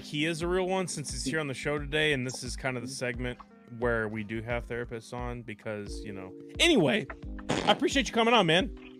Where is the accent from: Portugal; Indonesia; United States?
Indonesia; as a kid, growing up in Indonesia, I know you can tell by my complexion.